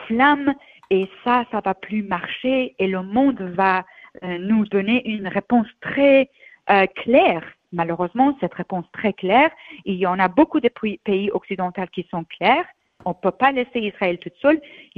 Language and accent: French; Iran; French is a second language; moved away as an adult; now in France; moi je suis née et grandie en Iran jusqu'à quand j'avais 25 ans